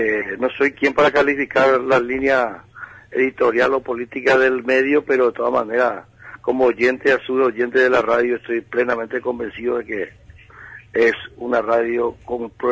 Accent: Paraguay; no tengo palabras de agradecimiento también como ciudadano paraguayo

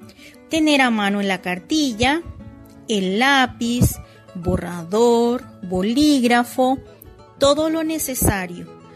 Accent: Chontal, Cajamarca, Peru; Provengo del distrito de Chontal, provincia de Jaén, región Camajarca.

